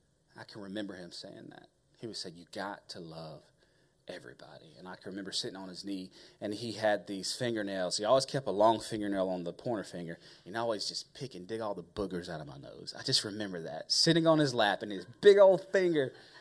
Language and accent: English; Carrollton, United States; I grew up in Carrollton, but more specifically, it was a community called Burwell, right?